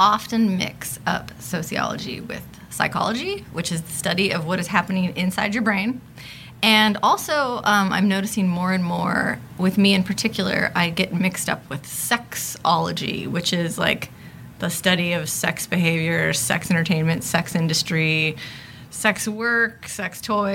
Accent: Los Angeles, California, United States; I am a sociologist, born and raised in Los Angeles. I have a PhD. I'm 36 years old

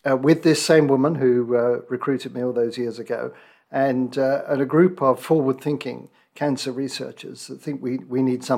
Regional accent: London, United Kingdom; moved away as an adult; also born or lived in Newcastle upon Tyne / Adelaide; now in Arizona, United States; I grew up in London.

